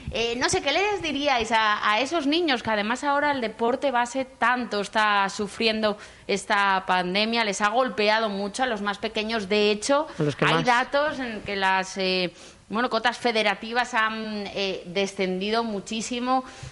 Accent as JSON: {"language": "Spanish", "region": "Asturias", "country": "Spain", "said": "lo afortunados que somos los asturianos de vivir en un rincón de España"}